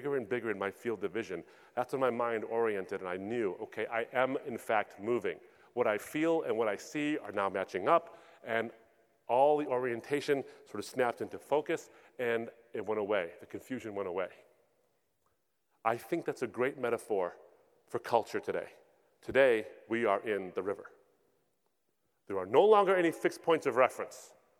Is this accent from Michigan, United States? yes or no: yes; Michigan, United States; Now, I'm from the Great Lakes State. The largest freshwater lakes in the world surround my state.